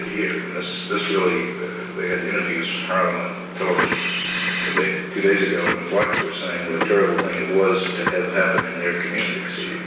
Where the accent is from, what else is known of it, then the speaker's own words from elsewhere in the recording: New York, United States; But I'm a New Yorker.